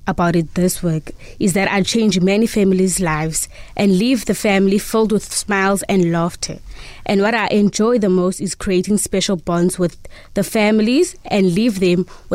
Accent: Western Cape, South Africa; I am from Thabo Village near Mgugulethu. I stay with my grandparents and my cousins.

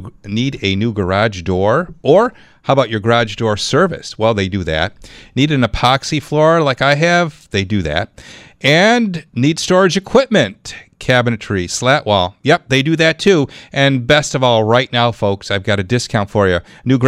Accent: Clarence, New York, United States; It's a Monday in the Clarence Town Park. So lots of things coming up in my hometown.

